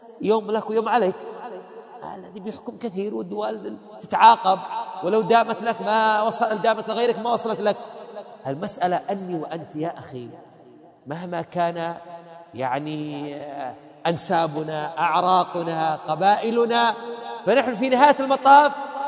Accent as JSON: {"language": "Arabic", "country": "Yemen", "said": "هؤلاء عندنا في اليمن وفي غير اليمن"}